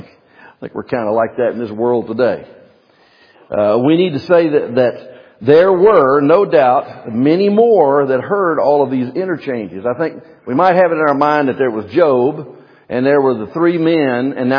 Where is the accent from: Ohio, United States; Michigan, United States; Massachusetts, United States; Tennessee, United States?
Tennessee, United States; Memphis; also born or lived in North Mississippi; I'm from Memphis, Tennessee and lived a lot of my life in North Mississippi.